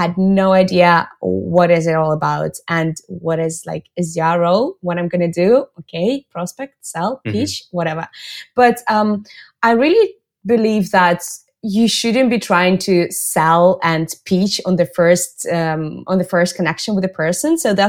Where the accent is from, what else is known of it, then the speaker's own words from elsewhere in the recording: Russia; English is a second language; now in Barcelona, Spain; as you mentioned, and I'm based in Barcelona, but I'm originally from Russia. I've been based in Spain for a bit more than 5 years. I'm bilingual, I think, in English, Russian, and also I'm pretty fluent in Spanish.